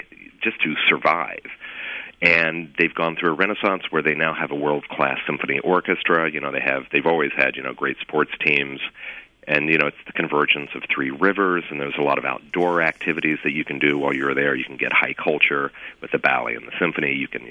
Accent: Indiana, United States; I grew up in the Midwest. My childhood vacations were all based upon piling into the station wagon, driving to a nearby Midwestern city. I grew up in northern Indiana.

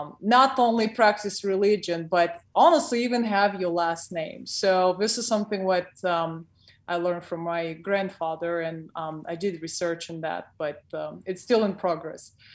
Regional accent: Odesa, Odesa Oblast, Ukraine; English is a second language; Like, I'm from Odessa, where, of course, a very big, the biggest Jewish population outside of Israel.

